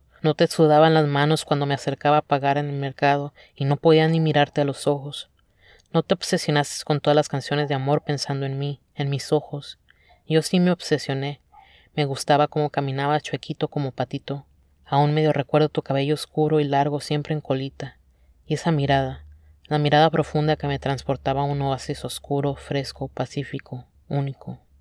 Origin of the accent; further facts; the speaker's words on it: Tijuana, Baja California, Mexico; Este año voy a cumplir 33 años. Soy de Tijuana. Vivo una vida en frontera. Soy machorra. Soy lesbiana.